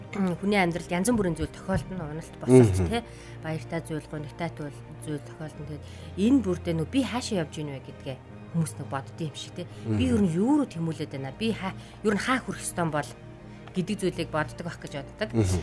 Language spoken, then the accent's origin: Mongolian; Erdene, Töv, Mongolia; born there; За, бага нас маань би ерөнхийдөө Төв аймгийн Эрдэнэ сумд төрсэн.